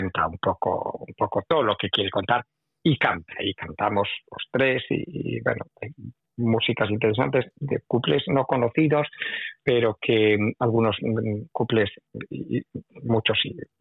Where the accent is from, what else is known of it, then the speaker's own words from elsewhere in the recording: Spain; yo soy un niño de la España franquista